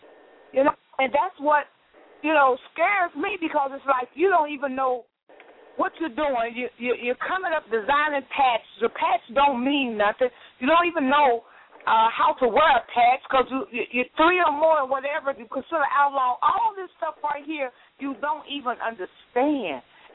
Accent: Memphis, Tennessee, United States; I'm from Memphis, Tennessee.

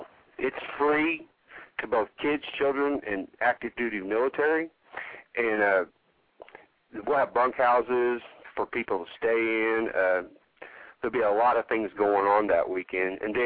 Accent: Tulsa, Oklahoma, United States; I'm from the Tulsa area

